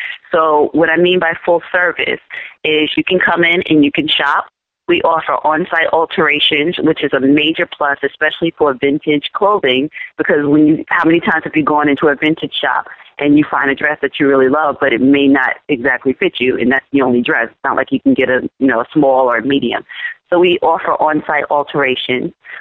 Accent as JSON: {"language": "English", "region": "New York", "country": "United States", "lives_now": "Montclair, United States", "said": "I'm actually a New Yorker transplanted to New Jersey."}